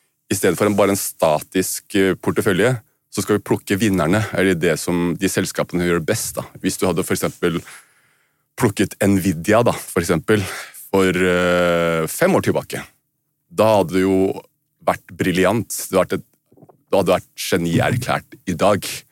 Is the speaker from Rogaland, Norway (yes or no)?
no; Kongsvinger, Innlandet, Norway; jeg er jo født og oppvokst på Kongsvinger også, hvor du på en måte også har veldig sterk kallet jantelov, ikke sant?